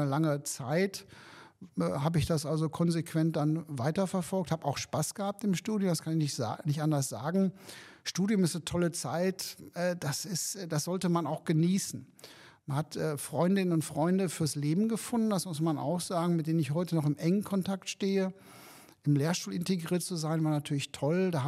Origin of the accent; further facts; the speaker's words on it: Dortmund, North Rhine-Westphalia, Germany; born there; now in Hanover, Germany; Seit 2001 bin ich hier in Hannover, fühle mich in Hannover wohl, bin zwar geboren in Dortmund, aber bekennender Hannoveraner und das ist meine Heimat.